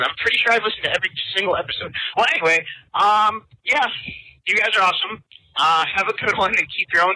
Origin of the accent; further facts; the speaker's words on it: Massachusetts, United States; I come from Massachusetts